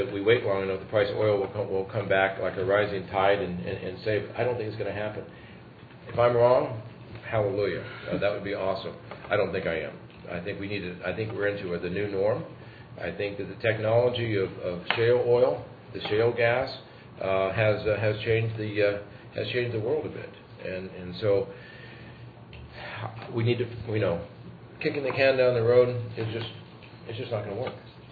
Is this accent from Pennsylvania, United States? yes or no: no; Valdez, Alaska, United States; I'm from Valdez